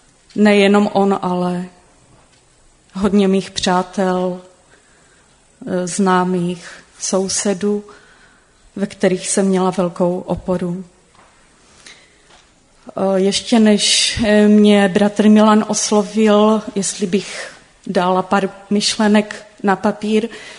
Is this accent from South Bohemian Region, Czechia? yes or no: no; Oldřichovice, Moravian-Silesian Region, Czechia; now in Třinec, Czechia; Pocházím z Oldřichovic. Momentálně žiju i bydlím v Třinci.